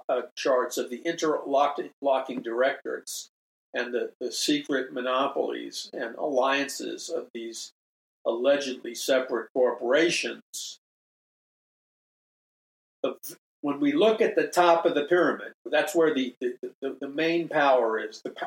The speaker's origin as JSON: {"language": "English", "town": "New York City", "region": "New York", "country": "United States", "tie": "born or raised there", "said": "For us, our Sunday morning worship service growing up in New York City was to read the Sunday edition of the New York Times"}